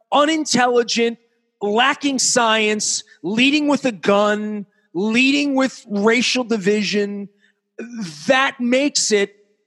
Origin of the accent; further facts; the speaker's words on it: Baltimore, Maryland, United States; I'm sort of Latin. I'm sort of white. I'm certainly not African-American. I grew up in East Baltimore. I've mingled with people all over the world, all over.